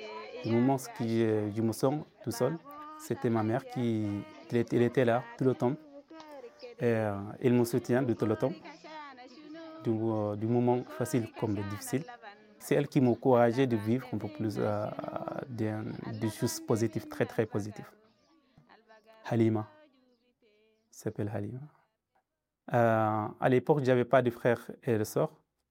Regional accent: Abron Menyo, Darfur, Sudan; French is a second language; je fais partie de cette ethnie. Je suis né au Darfour, dans un petit village, il s'appelle Abron Menyo. C'est un petit village

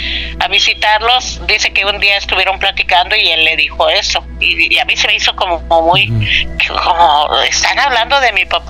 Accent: Cuernavaca, Morelos, Mexico; also born or lived in Mexico City; nací en el Distrito Federal, en La Raza, pero vivimos más tiempo en Cuernavaca.

